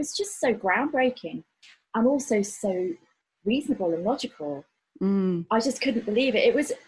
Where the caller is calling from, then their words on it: London, United Kingdom; I'm joining you from Hackney in London, in the east part of London.